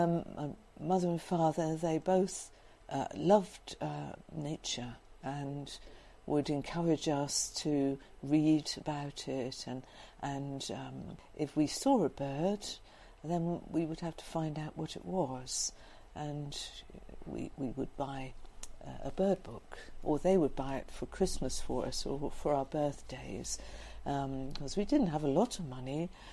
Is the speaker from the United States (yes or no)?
no; South East England, United Kingdom; born or raised there